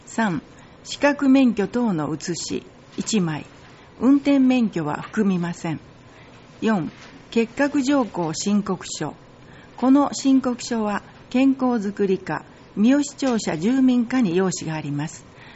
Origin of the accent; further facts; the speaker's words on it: Tokyo, Japan; now in Higashimiyoshi, Japan; 東京から来ました。